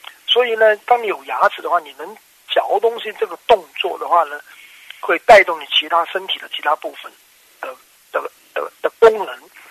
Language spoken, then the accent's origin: Chinese; China; 我们中国人啊，特别有些观念觉得，哎，老了就该掉牙